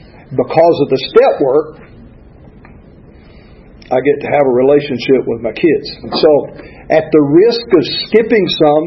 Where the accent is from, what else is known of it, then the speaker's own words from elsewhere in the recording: Alabama, United States; There was a black doctor, and I'm from Alabama, and I didn't realize I was racist.